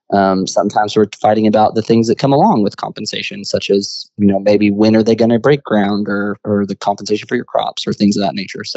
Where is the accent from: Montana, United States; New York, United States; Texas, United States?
Texas, United States; Pampa; So I grew up in Pampa, Texas, way up there in Texas, Canada, way, way north.